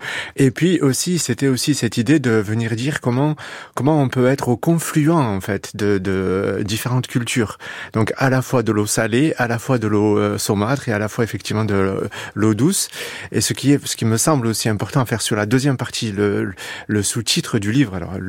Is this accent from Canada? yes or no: no; Provence-Alpes-Côte d'Azur, France; moi, je suis né, j'ai grandi en Camargue, et la Camargue est un lieu tout à fait particulier